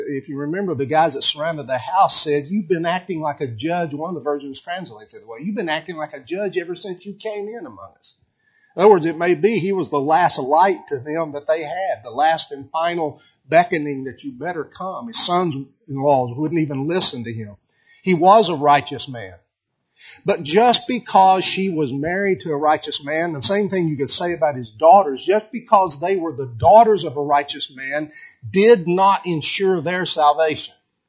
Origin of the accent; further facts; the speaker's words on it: Texas, United States; My growing up in Texas and remembering the Alamo.